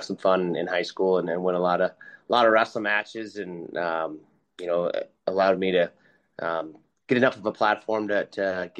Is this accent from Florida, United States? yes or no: yes; Clearwater, Florida, United States; I grew up in Clearwater, Florida. You know, not a huge wrestling state, but yeah, my dad was a coach.